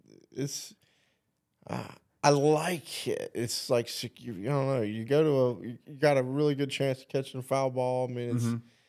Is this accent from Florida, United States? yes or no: no; Clover, South Carolina, United States; we'd shoot up in Gastonia because I'm from Clover and Lake Wylie, which is right there under there.